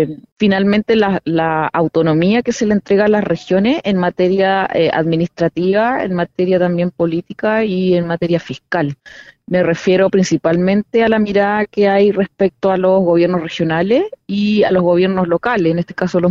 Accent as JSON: {"language": "Spanish", "region": "Magallanes", "country": "Chile", "said": "Yo vengo de la región de Magallanes"}